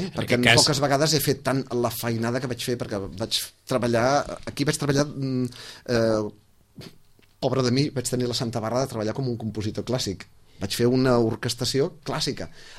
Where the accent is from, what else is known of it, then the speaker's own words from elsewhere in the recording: Sitges, Catalonia, Spain; de la manera com jo veig Sitges, que sóc una persona que no l'entenc massa. Jo me l'estimo molt, el meu poble